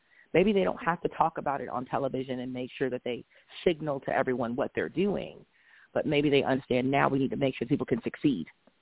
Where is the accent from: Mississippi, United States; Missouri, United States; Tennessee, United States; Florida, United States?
Mississippi, United States; But I'll just say, hey, I'm a Southern woman. It's okay. I'm from Mississippi. You know, it's how we say it.